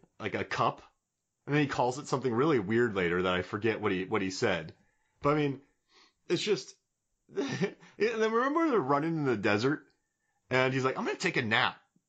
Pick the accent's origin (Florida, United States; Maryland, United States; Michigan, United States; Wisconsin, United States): Florida, United States; Yeah, and I'm from Florida, so I can make fun of it.